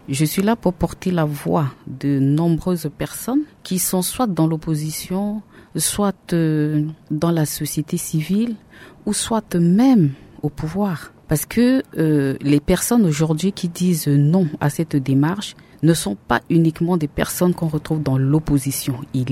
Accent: Central African Republic; On est tous des Centrafricains. On est dans une nation plurielle où foisonnent des idées, où foisonnent des opinions et on est en démocratie

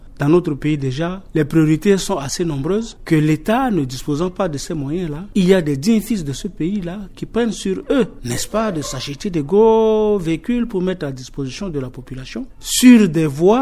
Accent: Central African Republic; Je suis un citoyen centrafricain, je suis inspecteur d'État.

